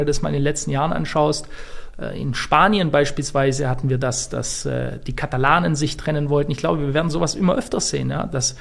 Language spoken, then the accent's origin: German; Baden-Württemberg, Germany; Ich bin ja Schwabe.